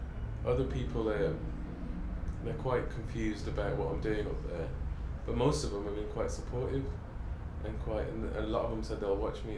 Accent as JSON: {"language": "English", "town": "Telford", "region": "West Midlands", "country": "United Kingdom", "said": "23, and I'm from Telford."}